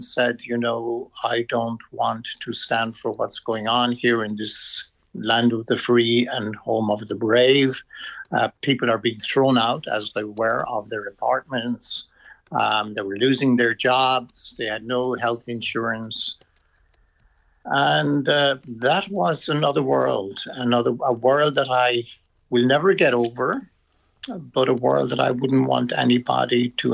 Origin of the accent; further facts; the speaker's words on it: Ireland; moved away as an adult; now in United Kingdom; it's an honour that being Irish, because being Irish wasn't always easy here. And particularly when I came here about 30 years ago